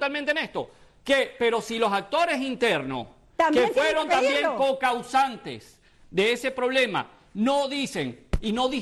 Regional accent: Venezuela; los venezolanos

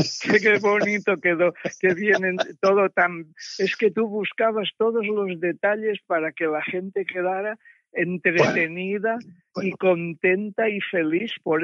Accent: Barcelona, Catalonia, Spain; born there; Yo nací en Barcelona. Allí... todas mis familias se habían ido poco a poco de Navarra. Eran de Navarra

